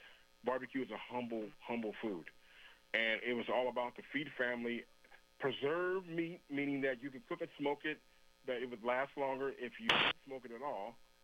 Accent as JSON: {"language": "English", "region": "Iowa", "country": "United States", "said": "I'm from Iowa. I'm from the Midwest."}